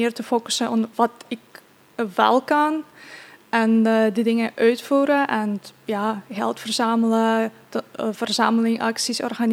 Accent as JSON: {"language": "Dutch", "town": "Ivano-Frankivsk", "region": "Ivano-Frankivsk Oblast", "country": "Ukraine", "tie": "born or raised there", "second_language": "Dutch", "moved": "as an adult", "said": "Ik kom uit Ivano-Frankivsk. Geboren en getogen tot mijn 23ste. Nu het is wel het meest westen gedeeld van Oekraïne"}